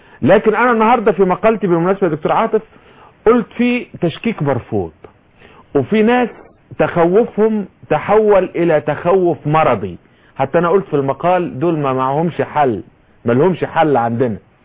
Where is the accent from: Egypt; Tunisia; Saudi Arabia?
Egypt